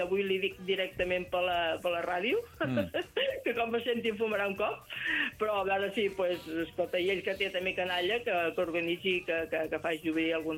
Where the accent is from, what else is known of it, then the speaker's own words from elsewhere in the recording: Cabrera d'Igualada, Catalonia, Spain; Jo vaig néixer allà, Cabrera d'Igualada.